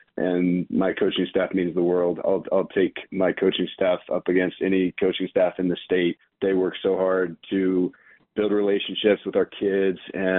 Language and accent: English; Park City, Utah, United States; Yeah, so I actually grew up here. So I moved to Park City with my family when I was about 13 years old. Graduated from Park City High in 2010.